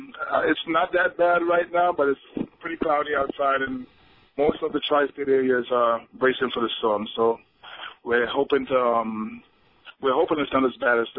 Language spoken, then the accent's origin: English; Trinidad, Trinidad & Tobago; born there; moved away; I'm from the Caribbean originally. I was born in Trinidad, but I've been in this country for over, 42 years.